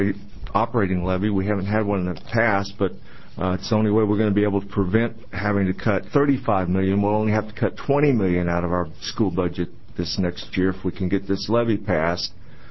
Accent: Beaverton, Oregon, United States; I'm from Beaverton, Oregon.

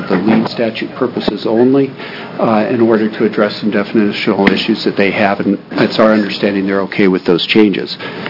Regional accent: Eugene, Oregon, United States; I'm an attorney from Eugene, Oregon

